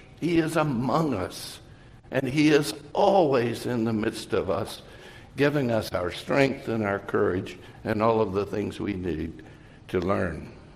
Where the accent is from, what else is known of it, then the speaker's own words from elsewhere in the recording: the South, United States; Now, growing up in the South and with a Southern heritage, the … is, in my youth, was not one of the favorite songs that were sung in local churches.